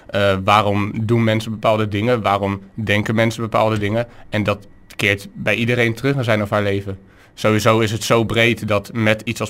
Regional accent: Krimpen aan den IJssel, South Holland, Netherlands; also born or lived in Rotterdam; ik ben geboren in het havenziekenhuis in Rotterdam. Maar ik ben wel, mijn ouders woonden toen al in Krimpen. Dus ik ben wel gewoon opgegroeid in Krimpen hier zo.

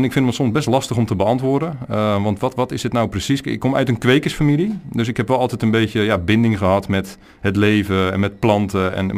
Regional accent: Dordrecht, South Holland, Netherlands; born there; Ik ben geboren in Dordrecht, maar daar weet ik niet zoveel meer van. Ik heb daar 2 jaar gewoond. Mijn moeder had daar een hoedenwinkel.

